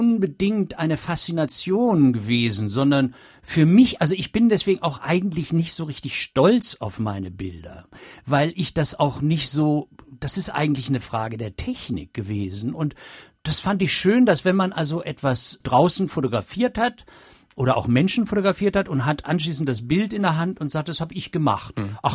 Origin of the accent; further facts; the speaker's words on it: Hanover, Lower Saxony, Germany; aber ich kann mich sehr wohl erinnern, als ich dann als kleiner Junge in Hannover aufgewachsen bin